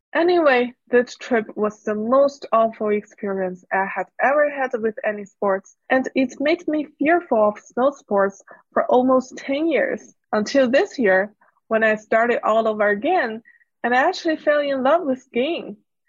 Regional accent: China; English is a second language; moved away as an adult; now in California, United States; I'm a software engineer in California. I was born and raised in China, and then I moved to US for my graduate study and stay here for work after graduation.

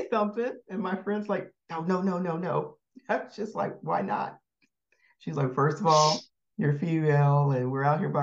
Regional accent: Denver, Colorado, United States; I know I'm from Denver. We consider that Midwest as well too

